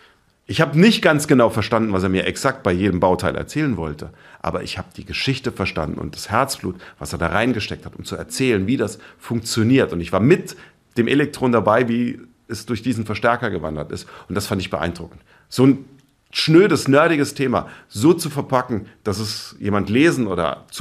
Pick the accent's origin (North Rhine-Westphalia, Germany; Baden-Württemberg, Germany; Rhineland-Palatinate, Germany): Rhineland-Palatinate, Germany; Ich bin Bauernhof in Rheinhessen groß geworden.